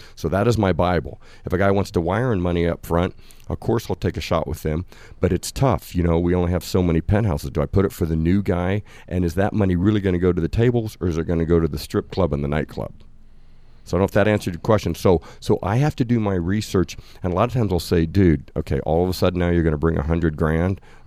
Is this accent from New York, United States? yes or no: no; Kansas, United States; I'm from Kansas.